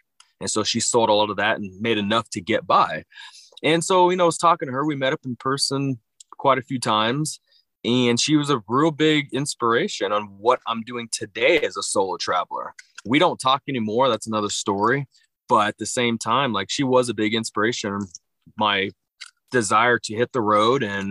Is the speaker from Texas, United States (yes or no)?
no; Oxnard, California, United States; No. So growing up, I actually grew up in Oxnard. I just tell people Ventura County.